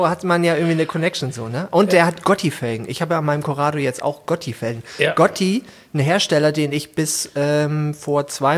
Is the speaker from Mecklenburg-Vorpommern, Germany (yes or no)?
no; Hamburg, Germany; Ich komme aus Hamburg